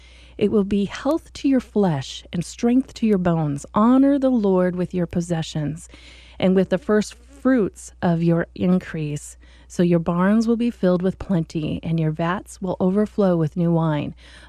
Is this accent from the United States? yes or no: yes; Oregon, United States; moving back to my home state where I've been gone